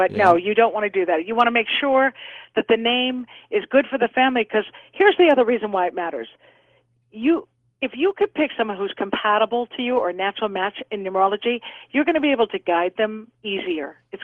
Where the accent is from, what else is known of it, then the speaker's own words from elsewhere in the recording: Seal Beach, California, United States; born there; I was born in Seal Beach. That's my town.